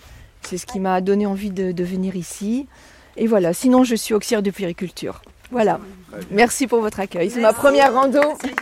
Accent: Hauts-de-France, France; j'ai 58 ans. J'ai fait 950 km pour venir vous voir. Donc, je suis du Nord.

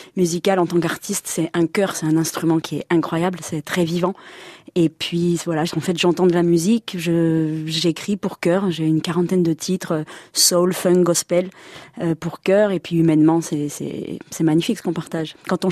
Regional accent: Occitanie, France; moi je viens de la région de Montpellier, quand je me suis retrouvée dans le métro parisien que je connaissais pas

